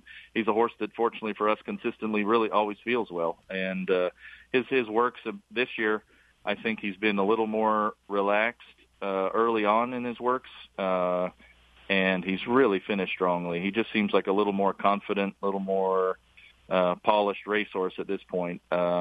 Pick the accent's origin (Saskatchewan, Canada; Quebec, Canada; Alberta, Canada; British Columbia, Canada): British Columbia, Canada; Vancouver; I grew up in just outside of Vancouver, Canada.